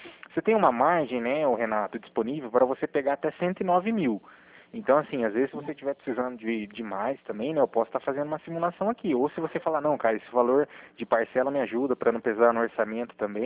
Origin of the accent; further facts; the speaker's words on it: Cornélio Procópio, Paraná, Brazil; eu sou de Cornélio Procópio, Renato, aqui próximo de Assis também, né?